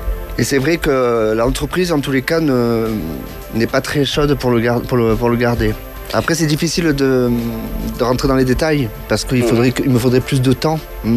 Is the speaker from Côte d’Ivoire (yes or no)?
no; Sainte-Anne-de-Provence, Provence-Alpes-Côte d'Azur, France; born there; Oui, je suis né à Saint-Anne-de-Provence, donc c'est pas loin.